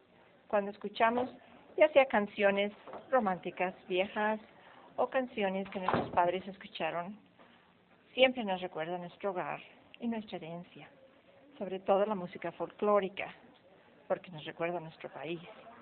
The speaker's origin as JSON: {"language": "Spanish", "region": "Mexico City", "country": "Mexico", "lives_now": "United States", "said": "original de México, Distrito Federal. Como mexicana emigrada de Estados Unidos"}